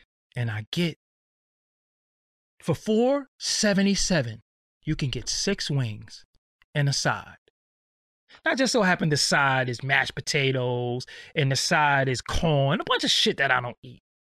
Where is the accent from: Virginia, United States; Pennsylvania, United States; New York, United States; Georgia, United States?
New York, United States; Brooklyn; But I'm from Brooklyn, and there's just something about stealing sometimes that you just have to do it.